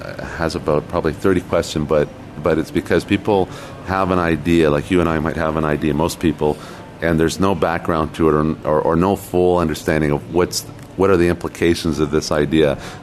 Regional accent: Toronto, Ontario, Canada; I come from Toronto, Canada

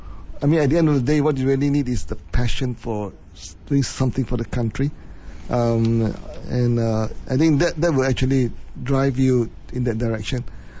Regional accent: Malaysia; English is a second language; I thought it was something that I could do within my ability as a Malaysian

